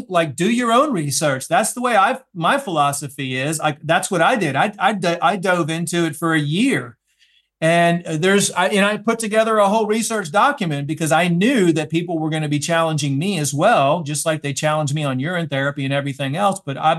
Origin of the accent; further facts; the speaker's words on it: Louisiana, United States; In Louisiana.